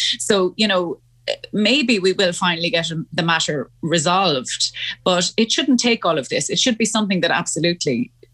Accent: County Mayo, Ireland; I have a vet's daughter and I'm from Mayo and I've spent a lot of time around agriculture and farms

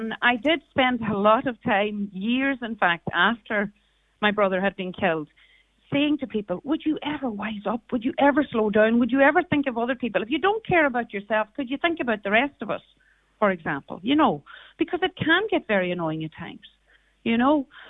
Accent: Carrigart, Ulster, Ireland; accent: Donegal; now in Monaghan, Ireland; I'm from Carrigart, but I live in Monaghan now.

